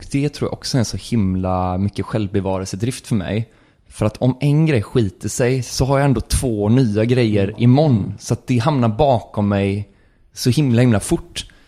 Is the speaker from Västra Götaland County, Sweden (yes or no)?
yes; Gothenburg, Västra Götaland County, Sweden; Ja, jag är från Göteborg